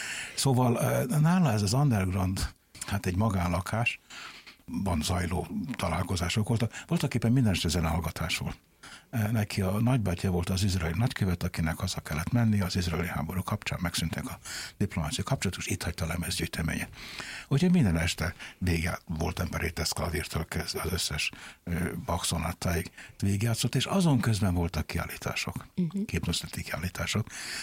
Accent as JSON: {"language": "Hungarian", "town": "Rákosliget", "region": "Budapest", "country": "Hungary", "tie": "born or raised there", "said": "ami egy faluban kezdődött gyerekkorunkban, Rákosligeten, ahol mind a ketten születtünk, és ott felcseperedtünk. Hát ez egy unalmas kis község, ma már a 17. kerület részé, de akkor voltak éppen még egy falu volt."}